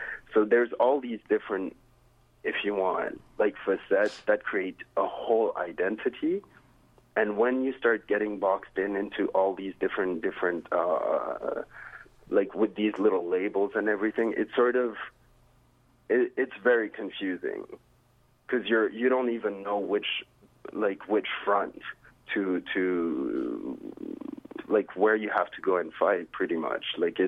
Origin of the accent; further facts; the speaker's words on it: Saudi Arabia; also born or lived in Senegal / France; I grew up in Saudi Arabia. I lived in France and everything.